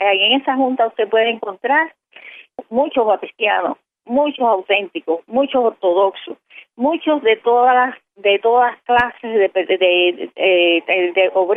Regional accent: Cuba; porque lo importante es que somos cubanos y queremos la libertad.

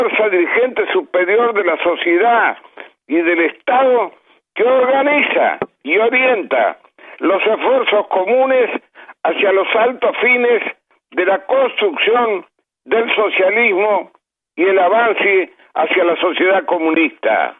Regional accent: Argentina; no puedo aceptar como ciudadano argentino

